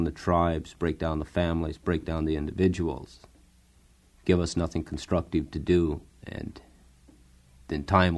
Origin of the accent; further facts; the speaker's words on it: United States; our pride in being Indian, something they can't take